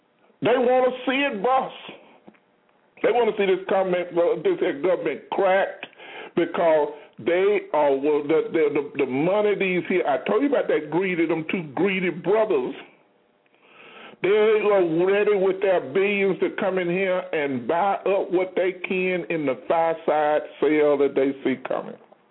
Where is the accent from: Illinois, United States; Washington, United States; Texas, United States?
Texas, United States; you hear this old silly Texan in my hometown, my senator, John Cornyn, say that crazy talk.